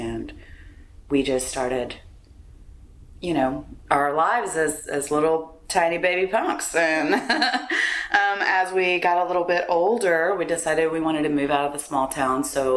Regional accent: Atmore, Alabama, United States; now in Pensacola, United States; I am originally from Atmore, Alabama, but live in Pensacola, Florida.

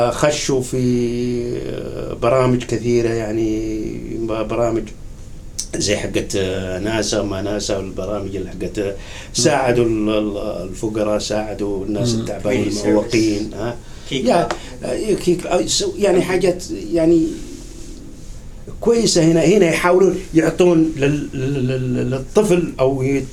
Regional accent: Saudi Arabia; زي عندنا في السعودية

